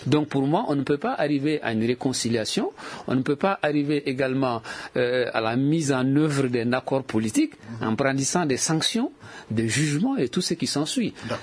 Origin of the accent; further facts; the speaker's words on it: Mali; moi en tant que Malien